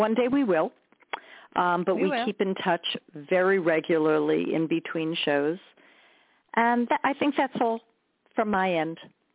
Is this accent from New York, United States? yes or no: yes; New York, United States; I'm from New York, and now I'm in North Central New Jersey.